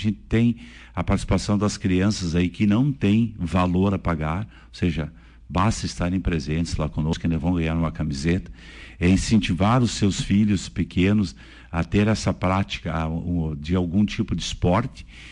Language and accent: Portuguese; Brazil; como todos nós, como bons brasileiros, nós deixamos tudo para a última hora.